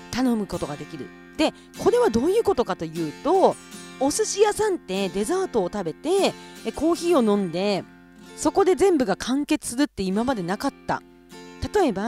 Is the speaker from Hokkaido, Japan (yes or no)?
yes; Kushiro, Hokkaido, Japan; 残念ながらね私の地元釧路にはないんですけれども